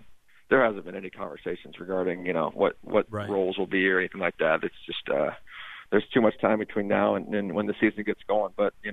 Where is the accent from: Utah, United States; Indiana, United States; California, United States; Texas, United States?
Indiana, United States; I grew up in the Midwest, like you said, growing up in Indiana